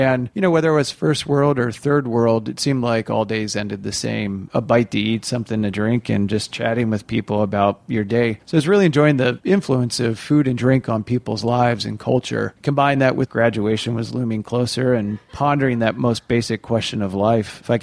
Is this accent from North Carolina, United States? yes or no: no; Delaware, United States; also born or lived in Maryland; But in Delaware and Maryland is where I was born and raised.